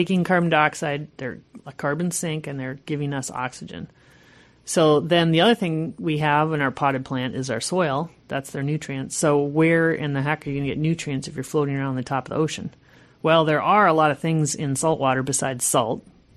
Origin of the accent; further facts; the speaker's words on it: Minnesota, United States; You know, I grew up in Minnesota, so it was all like foreign concept to me.